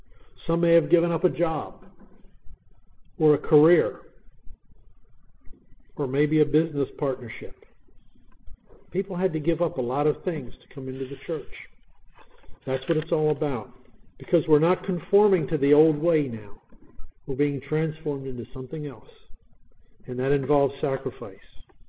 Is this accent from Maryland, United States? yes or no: yes; Baltimore, Maryland, United States; I used to love crabs. Of course, I grew up in Baltimore. What do you expect? But that was the way we lived.